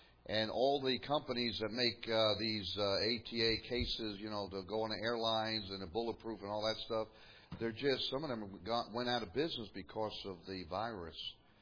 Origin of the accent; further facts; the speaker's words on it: the South, United States; And so, because we're from the South, they were trying to figure out